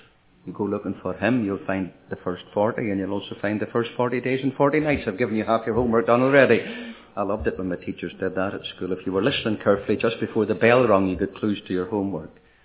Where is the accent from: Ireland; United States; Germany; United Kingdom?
Ireland; After all, I'm Irish, and an Ireland ministry meeting start at 8 and go to 9:10, so I could forget myself.